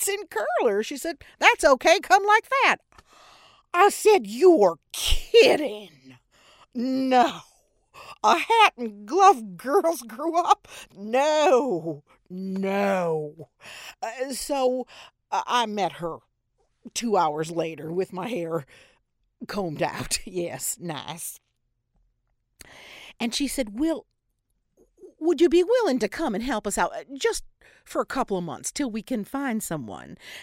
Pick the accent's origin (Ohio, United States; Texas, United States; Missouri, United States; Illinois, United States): Illinois, United States; Chicago; Now, because it's in Hegwisch, it's a 24-hour day license.